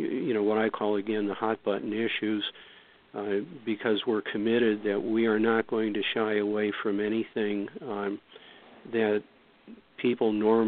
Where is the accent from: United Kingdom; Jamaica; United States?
United States; Cleveland, Ohio; When I look back at my history, I grew up in Cleveland, Ohio, and I was in my late teens, early 20s when the race riots hit Cleveland.